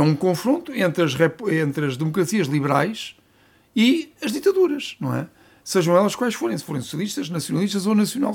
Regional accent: Portugal; Nós somos portugueses

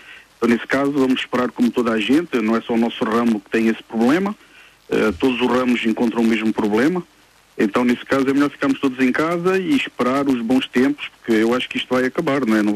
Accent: Angola; born there; moved away; Sabendo que eu nasci em Angola, né? Houve uma guerra em Angola que eu tive que fugir.

